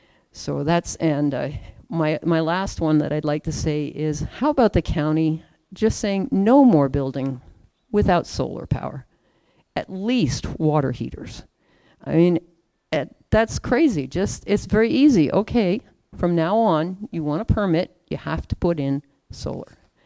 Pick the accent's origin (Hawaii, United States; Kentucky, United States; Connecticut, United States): Hawaii, United States; Kapahi; I'm from Kapahi.